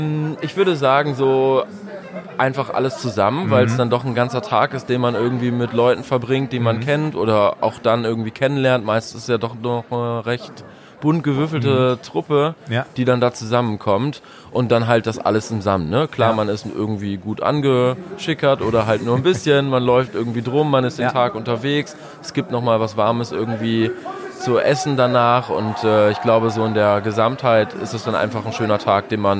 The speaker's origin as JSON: {"language": "German", "town": "Moers", "region": "North Rhine-Westphalia", "country": "Germany", "tie": "born there", "lives_now": "Oldenburg, Germany", "said": "einer schönen kleinen Stadt namens Moers."}